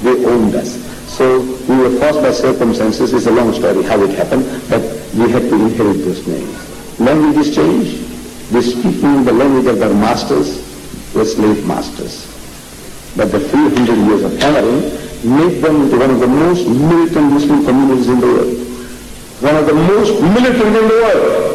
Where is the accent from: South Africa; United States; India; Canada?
South Africa; I'm from South Africa.